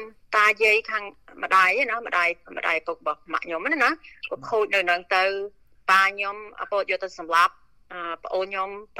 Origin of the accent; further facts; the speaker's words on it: Kien Svay, Kandal, Cambodia; born there; ខ្ញុំកើតនៅគៀនស្វាយខេត្តកណ្ដាលនៅជាប់អំពេញហ្នឹងដល់ពេលខ្មែររុស្សអពោចូលឆ្នាំ75ហ្នឹងខ្ញុំទៅអាយុ5ឆ្នាំ